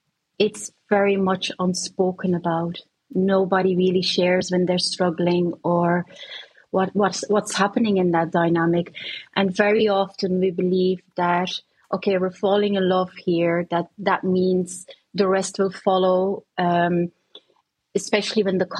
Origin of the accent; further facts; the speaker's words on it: Bruges, Flanders, Belgium; English is a second language; But I'm just back from Belgium, which I'm originally from. I'm from Bruges.